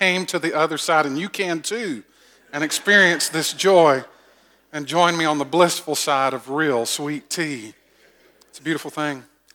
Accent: the South, United States; Now, I'm a Southerner, and to say sweet tea really should be redundant.

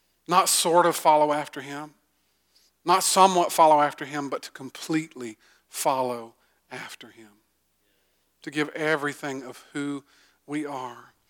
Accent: Bible Belt, United States; for those of us who grew up in the Bible Belt, you know, we had an advantage.

